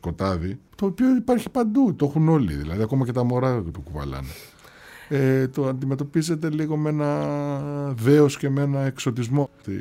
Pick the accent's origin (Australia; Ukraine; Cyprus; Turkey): Cyprus; moved away as an adult; now in Greece; Ήρθα στην Κύπρο κανονικά, ρε παιδί μου, μετά το στρατό. Εδώ ήρθα από την Κύπρο να σπουδάσω νομική